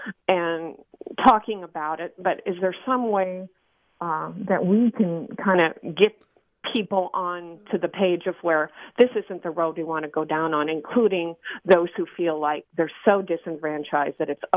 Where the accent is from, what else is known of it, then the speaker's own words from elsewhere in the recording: Oakland, California, United States; also born or lived in Dakotas; now in Woodland, United States; I just want to briefly say I grew up in Oakland, but then I spent, and I'm back now living in Woodland, California, but I spent 44 years in the Dakotas.